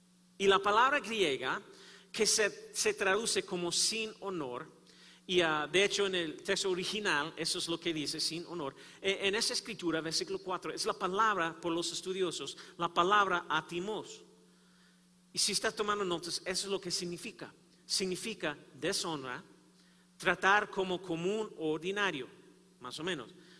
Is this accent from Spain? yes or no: no; Kansas City, Missouri, United States; born there; yo nací en Kansas City, Missouri, en los Estados Unidos. Mi familia, toda mi familia, del lado de mi papá, también del lado de mi mamá, todos son de Kansas City.